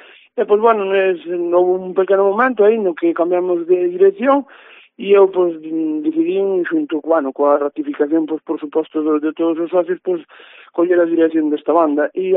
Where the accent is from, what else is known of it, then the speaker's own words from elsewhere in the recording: Lourenzá, Galicia, Spain; Bueno, eu concretamente non son de Foz, eu son de Lourenzá